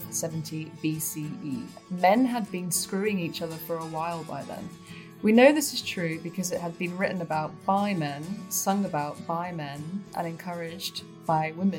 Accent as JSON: {"language": "English", "town": "Manchester", "region": "North West England", "country": "United Kingdom", "lives_now": "Brighton, United Kingdom", "said": "I'm from Manchester in the UK. I love football, which is a big thing if you live in Manchester. But I don't live in Manchester anymore. I actually live in Brighton"}